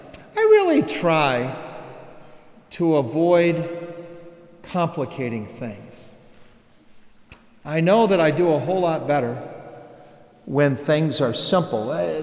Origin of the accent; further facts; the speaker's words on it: Ohio, United States; accent: Ohio; simply apologized for my Ohio accent.